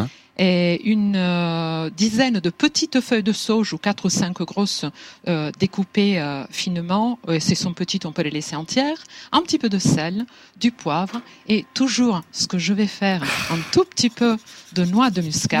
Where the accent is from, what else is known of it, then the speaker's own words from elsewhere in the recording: Italy; Et puis, comme on est italien, bien sûr, et comme on met très souvent du parmesan sur les pâtes